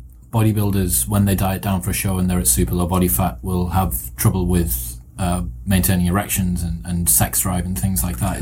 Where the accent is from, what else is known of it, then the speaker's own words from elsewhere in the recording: United Kingdom; I'm British, and NADs are not what I want to be taking.